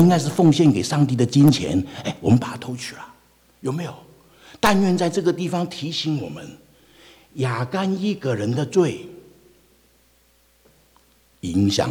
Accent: China; 我本来以为只有我们中国人才会这样做

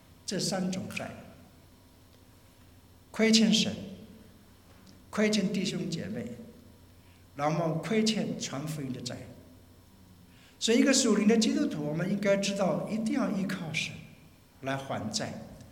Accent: China; 我们是中国人，我们对自己的同胞是不是有这样的一个欠债感呢？

